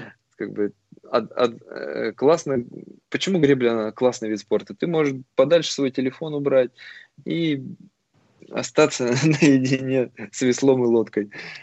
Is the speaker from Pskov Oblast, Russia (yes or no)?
no; Yekaterinburg, Sverdlovsk Oblast, Russia; born there; я родился в Свердловске, сейчас это Екатеринбург